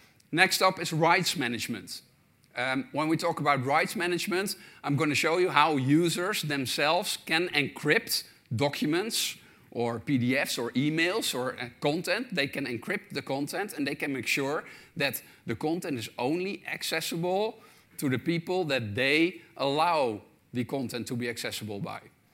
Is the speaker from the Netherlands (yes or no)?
yes; Netherlands; I am from the Netherlands